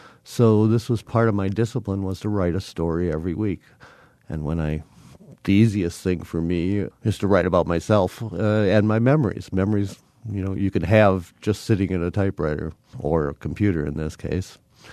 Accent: Wisconsin, United States; I did. I grew up in Waukesha County. I did a lot of things. I played golf on the public links of Milwaukee. I would go skiing. I'd go out to the Dells. I enjoyed growing up in Wisconsin.

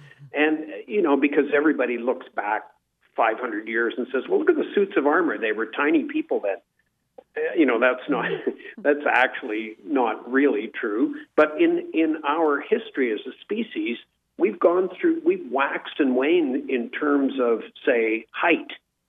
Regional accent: Canada; I say we in quotes here because I'm a Canadian.

